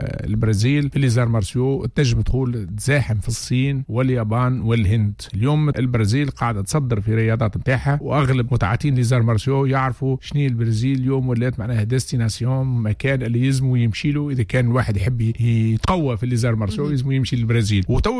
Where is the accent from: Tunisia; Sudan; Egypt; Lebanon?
Tunisia; كان عندنا في تونس خاصة في الساحل كانت موجودة برشا